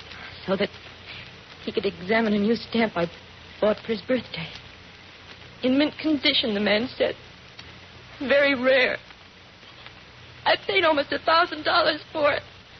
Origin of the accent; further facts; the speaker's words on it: Burlingame, California, United States; also born or lived in Berkeley; I was born in Berkeley, California. But I was raised and went to school in Burlingame, so I call that my hometown.